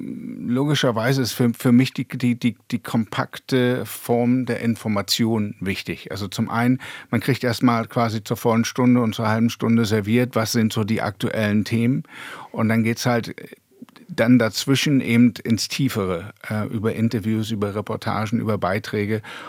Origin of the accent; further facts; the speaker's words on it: Berlin, Germany; Ich bin eben in Ostberlin groß geworden und habe immer Westradio gehört.